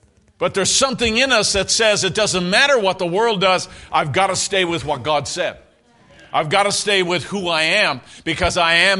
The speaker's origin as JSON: {"language": "English", "region": "Newfoundland and Labrador", "country": "Canada", "tie": "born or raised there", "said": "I grew up in Newfoundland, right?"}